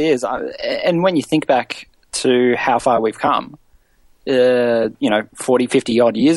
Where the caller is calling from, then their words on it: Australia; I'm calling you from Australia.